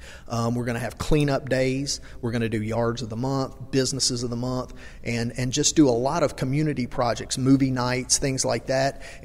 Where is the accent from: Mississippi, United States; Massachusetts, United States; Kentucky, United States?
Mississippi, United States; Ocean Springs; I was born and raised in Ocean Springs. I've been connected to Biloxi my whole life. I've lived over here since I was about 18 years old.